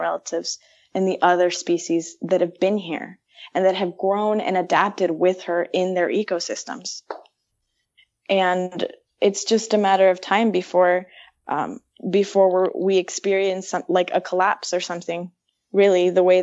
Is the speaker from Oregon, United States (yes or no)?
yes; Oregon, United States; You know, I was raised in Oregon, and I'm very fortunate that our water here in Oregon has not been privatized.